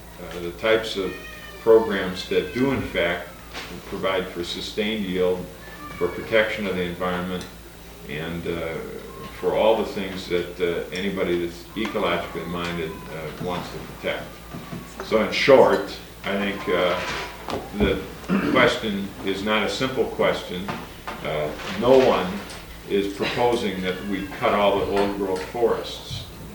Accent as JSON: {"language": "English", "region": "Oregon", "country": "United States", "said": "I do not know of any lumberman that I have met in Oregon, in my home state, who I would consider to be anti-environmentalists."}